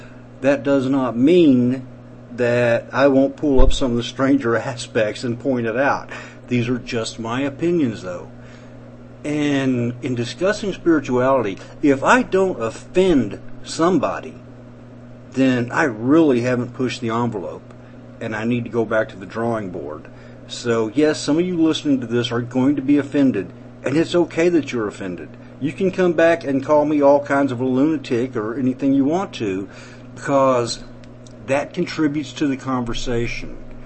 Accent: the South, United States; accent: southern; Okay, but I couldn't wait to get my southern accent back, and I suppose I draw it out sometimes more than I should

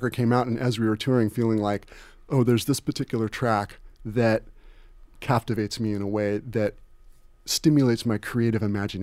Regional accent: California, United States; we had bees at the farm that I grew up in California

